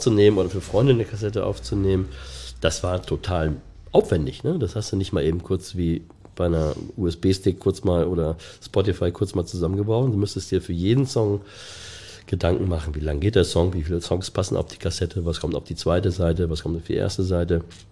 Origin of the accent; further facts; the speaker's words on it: Osdorf, Hamburg, Germany; In meiner Kindheit, in meiner Jugend bin ich in Osdorf mit meiner Familie. Und ich bin kurz nach der Schule, beziehungsweise während der Ausbildungszeit, bin ich nach Altona gezogen, nach Ottensen. Und seitdem lebe ich da.